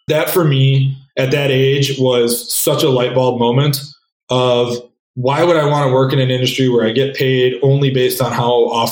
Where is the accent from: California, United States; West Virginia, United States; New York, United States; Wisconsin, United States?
Wisconsin, United States; You know, as we talked, I grew up in Wisconsin, went to college at Madison.